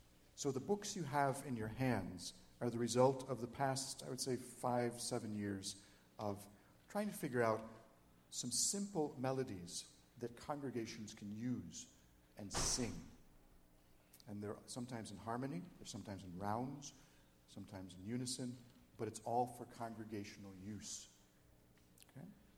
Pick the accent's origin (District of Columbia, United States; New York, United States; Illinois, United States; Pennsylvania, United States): New York, United States; Buffalo; I'm originally from New York, from Buffalo, New York. And I grew up in the inner city of Buffalo, New York.